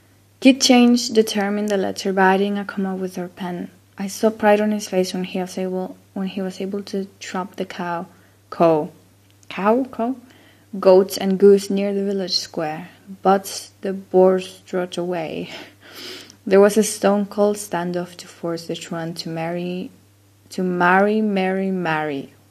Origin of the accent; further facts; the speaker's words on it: Chile; first language Spanish; English is a second language; I think my accent would be, well, I'm from Chile, but I speak Spanish. It's my first language, but I learned English when I was a child, I started learning when I was like 4 years old